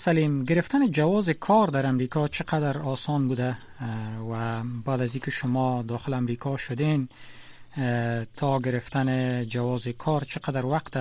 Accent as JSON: {"language": "Persian", "country": "Afghanistan", "moved": "yes", "lives_now": "United States", "said": "منی که هم از افغانستان آمدیم، در افغانستان انگلیسی آموختیم."}